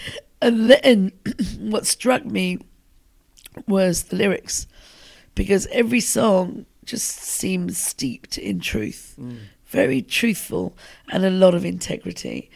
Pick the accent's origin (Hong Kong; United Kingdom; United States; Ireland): United Kingdom; England; Well, they were very similar. You know, I grew up in a shop. My mum and dad had a corner shop, and you never knew who was going to come through the door.